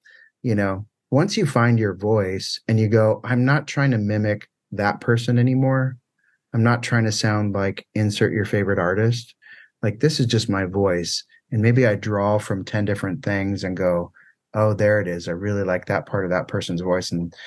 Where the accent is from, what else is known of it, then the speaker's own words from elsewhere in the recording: San Diego, California, United States; I think that was a challenging thing for me, again, growing up in San Diego, growing up around all these artists at the time where other artists were doing.